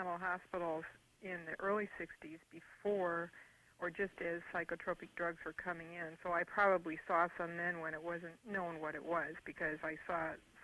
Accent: Michigan, United States; Anyway, I'm from Michigan, and I'm proud to have this have happened in my home state.

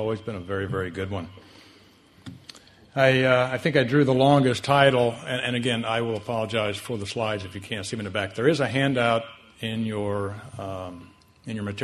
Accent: Illinois, United States; I am a farm boy. I grew up in Sangamon County.

